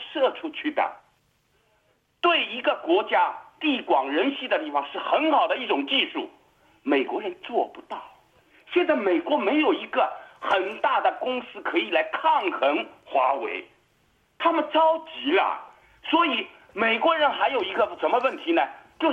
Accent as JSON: {"language": "Chinese", "country": "Australia", "said": "他的毒品全部到我们澳洲来，要害我们澳洲人"}